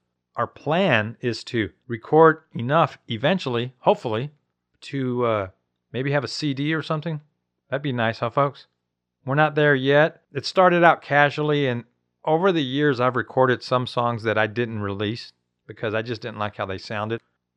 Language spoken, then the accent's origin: English; Houston, Texas, United States; I grew up in Texas in the Houston area, and I cut my teeth in the Assemblies of God.